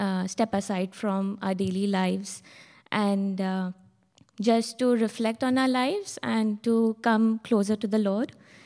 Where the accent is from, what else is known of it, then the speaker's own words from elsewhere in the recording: India; moved away as an adult; now in London, United Kingdom; from India, and I moved to London 6 months ago for work